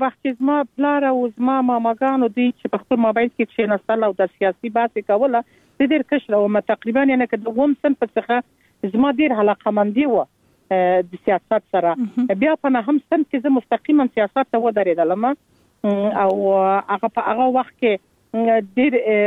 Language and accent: Pashto; Kandahar, Afghanistan; born there; وخت چې موږ خپل چې په کندهار کې پیدا سول او زما اولادونه په کندهار کې پیدا سو،